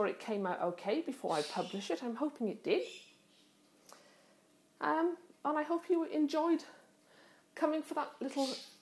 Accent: Wales, United Kingdom; I said, no. I said, I'm from Wales.

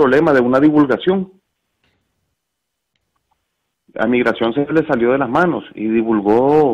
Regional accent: Nicaragua; Somos nicaragüenses.

